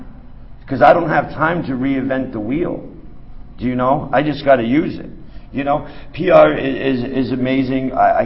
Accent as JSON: {"language": "English", "region": "Vermont", "country": "United States", "said": "I'm from Vermont."}